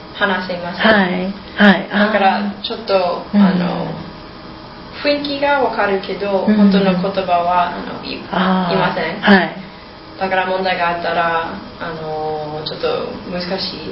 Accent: United States; Japanese is a second language; あの私はアメリカ人ですけど

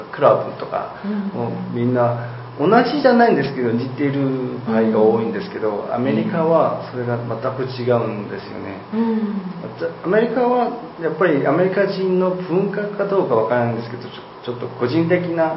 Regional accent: South Korea; first language Korean; Japanese is a second language; 韓国語はもちろ なんか母国語なんで、はい、すごくなんかよくわかるから、あんまり考えなくても話せるんですけど、日本語はそんな風にはまだならなかったので難しいです

